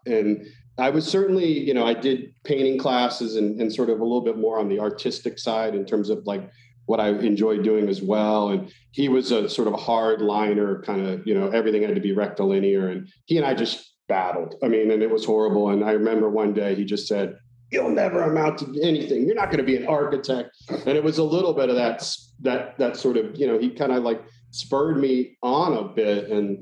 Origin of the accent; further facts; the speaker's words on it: Alexandria, Virginia, United States; I grew up in Northern Virginia in the Alexandria area.